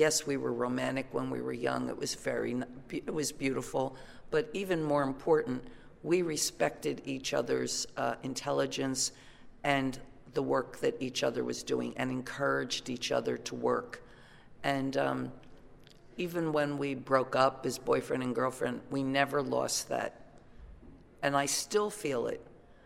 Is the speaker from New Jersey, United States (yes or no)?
yes; New Jersey, United States; I'm not from New York. I was from a rural a town in South Jersey. I came to New York. I flourished in New York and started my band there and CBGB's